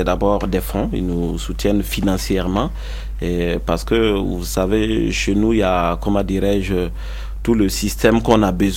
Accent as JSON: {"language": "French", "country": "Burkina Faso", "said": "moi, je viens du Burkina, hein, donc le contexte joue aussi."}